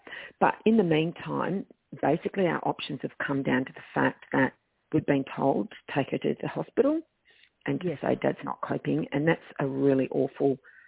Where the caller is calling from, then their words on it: Gold Coast, Queensland, Australia; I'm just ringing up to get some information. I'm over from the Gold Coast.